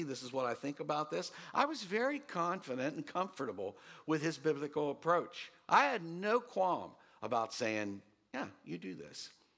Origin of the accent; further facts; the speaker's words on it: Waynesboro, United States; I didn't know him when I grew up in Waynesboro.